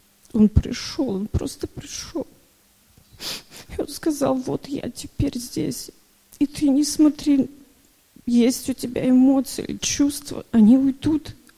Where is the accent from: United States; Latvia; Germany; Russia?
Germany; я из Германии.